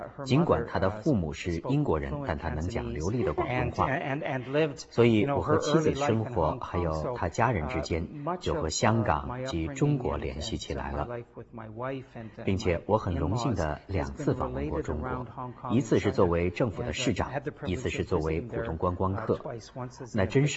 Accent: Toronto, Ontario, Canada; 我从小在多伦多长大，一直生长在这里

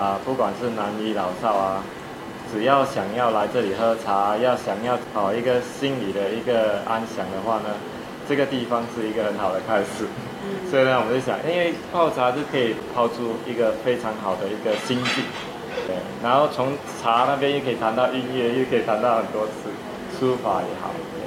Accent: Singapore; 然后我们是来自新加坡啊，是新加坡人，但是我的祖父是广东杰西省的 省的客家人，是属于中国人。

